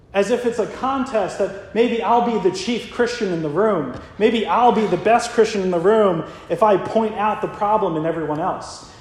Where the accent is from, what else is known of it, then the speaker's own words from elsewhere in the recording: Ocean City, New Jersey, United States; My hometown is Ocean City, New Jersey. We're called a dry town.